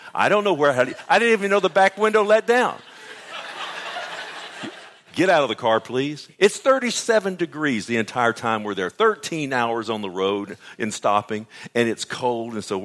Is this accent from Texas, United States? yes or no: yes; Fort Worth, Texas, United States; where are you from? I said, Fort Worth.